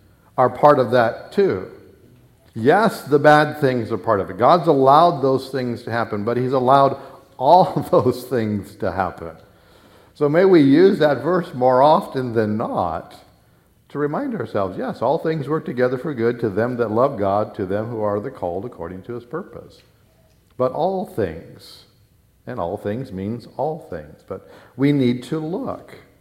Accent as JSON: {"language": "English", "country": "United States", "said": "I'm an American in this country"}